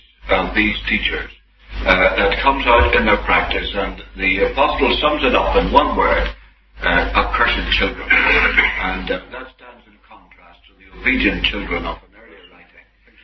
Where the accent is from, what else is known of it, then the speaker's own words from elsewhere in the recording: Ireland; And you'll forgive me as an Irishman referring so often